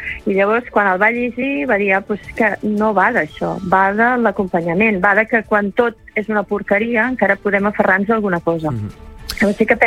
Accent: Girona, Catalonia, Spain; és que a casa meu tots som de l'Empordà, jo sóc de Girona

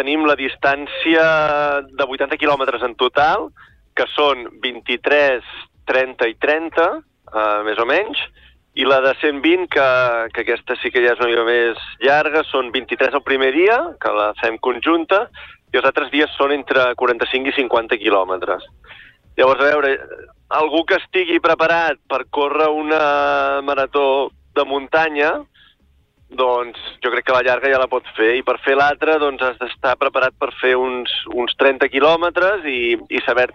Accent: Blanes, Catalonia, Spain; Som de Blanes, nosaltres

